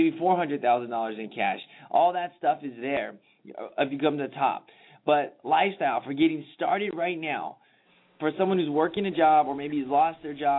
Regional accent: California, United States; I'm from California. We see the ocean all the time, so it's a big deal for me.

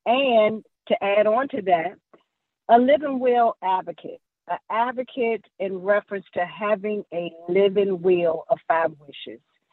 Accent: Newport News, Virginia, United States; now in Waldorf, United States; I'm actually from Newport News, Virginia, residing now in Waldorf, which you did speak about that in the bio.

